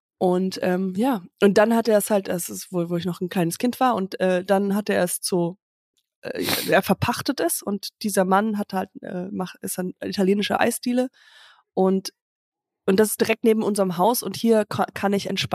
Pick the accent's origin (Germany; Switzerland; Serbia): Germany; Und zwar bin ich gerade bei meinem Vater in Hörkranzhausen, also im Dorf, wo ich herkomme.